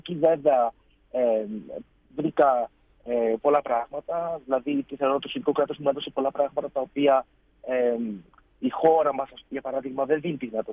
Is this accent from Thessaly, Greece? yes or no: yes; Thessaly, Greece; Είμαι Θεσσαλός, ναι. Αισθάνομαι Θεσσαλός, αγαπάω τον τόπο μου σίγουρα.